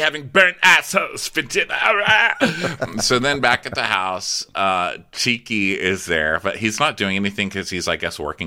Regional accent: El Paso, Texas, United States; I'm from El Paso, Texas, okay? I know my chili.

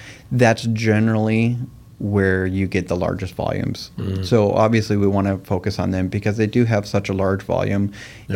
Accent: Moorhead, Minnesota, United States; So we would travel around the lakes of Minnesota, and they did, you know, and then we grew up in Moorhead, so it was the Detroit Lakes area that we, you know, we'd go cabin to cabin to cabin in the summer times

